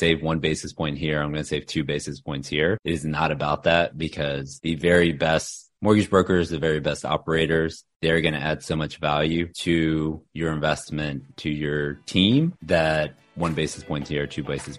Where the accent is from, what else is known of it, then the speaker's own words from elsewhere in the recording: Houston, Texas, United States; now in Dallas, United States; I'm a Texas guy. So born and raised in Houston, went to school in Austin at University of Texas, and then been up here in Dallas since 2006.